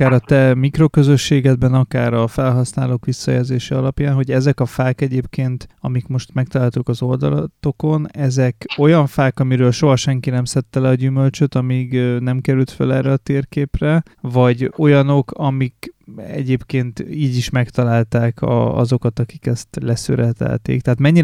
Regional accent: Bács-Kiskun, Hungary; born there; Az én szülővárosomban egyetlen fadebe van jelölve, ez egy kis Bács-Kiskun megyei település

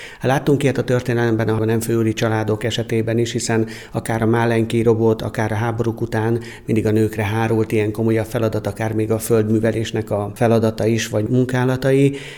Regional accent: Sárospatak, Borsod-Abaúj-Zemplén, Hungary; Hát ugye mi szemszögünkben elsősorban sárospatakiként

